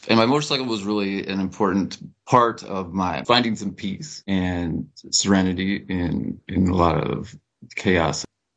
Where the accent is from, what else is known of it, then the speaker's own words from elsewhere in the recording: North Dakota, United States; You know, I grew up in North Dakota, little kid, and I wanted a driver's license.